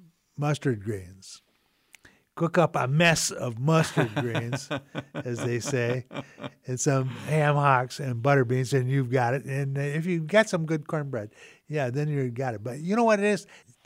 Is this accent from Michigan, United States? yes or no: yes; Detroit, Michigan, United States; But, you know, I grew up in Detroit, and, you know, there were a lot of Southerners there, like my folks. My folks were from Alabama